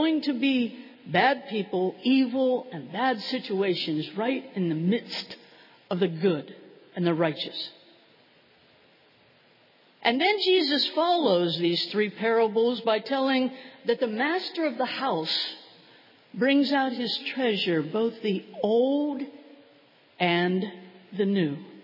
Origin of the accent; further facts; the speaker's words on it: Pennsylvania, United States; Now you know I'm not from New England, so maybe it's just the southwestern Pennsylvania sayings, but we used to say, finders keepers, losers weepers.